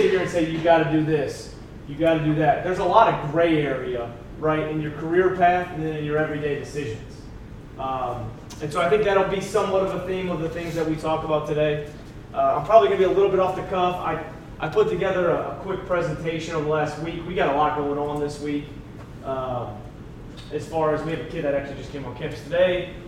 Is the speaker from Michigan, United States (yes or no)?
yes; Saginaw, Michigan, United States; I'm from Saginaw, Michigan. I'm 30 for a couple more days here.